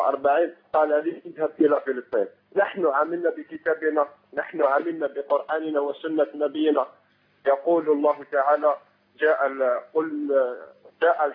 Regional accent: Algiers, Algiers Province, Algeria; من الجزائر العاصمه وتحيه الى الشيخ وانا اشاهد لكم على المباشر

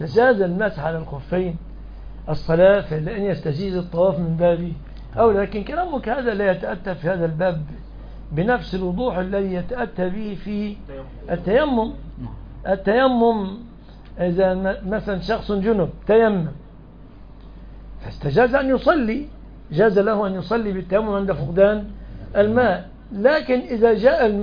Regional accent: Egypt; أنا رجل مصري

